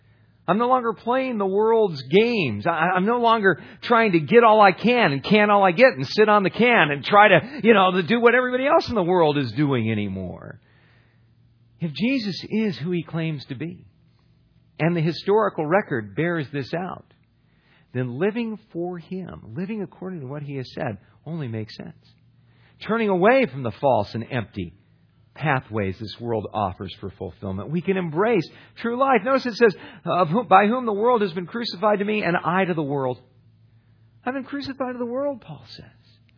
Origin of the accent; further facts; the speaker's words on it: California, United States; I grew up in Southern California. I tell people I grew up in the ghetto of Las Posas Estates, man.